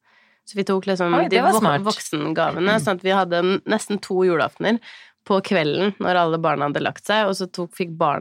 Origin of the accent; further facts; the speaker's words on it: Moelven, Innlandet, Norway; Vi har jo vært hjemme i Moelven.